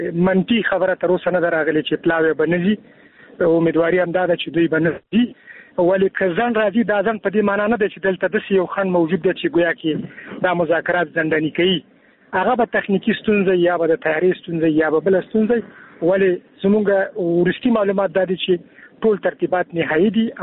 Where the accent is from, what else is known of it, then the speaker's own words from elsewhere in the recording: Afghanistan; نو دا د شکر ځای دی او د یو افغان په توګه زه ډېر خوشاله یم